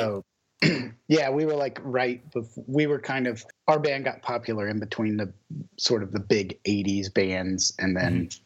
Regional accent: Louisville, Kentucky, United States; when I did my undergrad in my hometown, Louisville

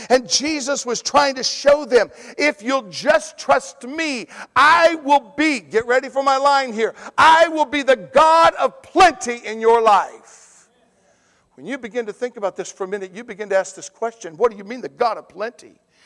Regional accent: Georgia, United States; listen, guys, face facts, I'm a southern preacher. I'm from Georgia. Just get with me and let's go.

